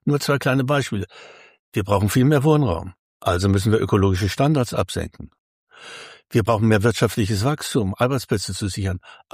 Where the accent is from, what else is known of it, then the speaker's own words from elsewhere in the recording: Thuringia, Germany; also born or lived in Wrocław; now in Berlin, Germany; Na ja, ich bin in Breslau geboren und durch die Vertreibung sind wir durch die Zufälle des Lebens in Thüringen gelandet und habe da bis 64 gelebt, bis ich nach Berlin kam.